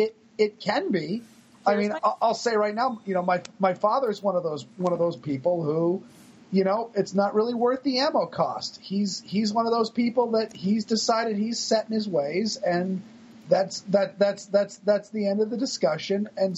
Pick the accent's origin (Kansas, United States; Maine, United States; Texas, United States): Maine, United States; I grew up in Southern Maine, which is, you know, Massachusetts North.